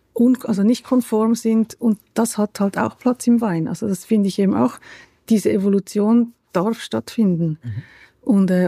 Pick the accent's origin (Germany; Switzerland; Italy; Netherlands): Switzerland; Also ich komme aus der Schweiz. Für die Schweiz ist das okay.